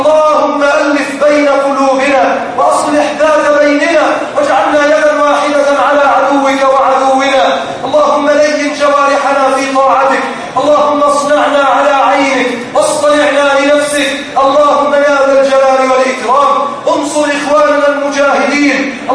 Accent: Egypt; اللهم بارك لنا في بلدنا مصر.

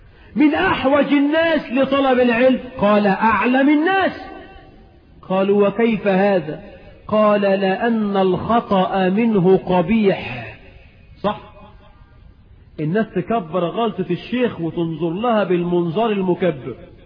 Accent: Egypt; احنا عندنا في مصر امثال تكسر المقاديف

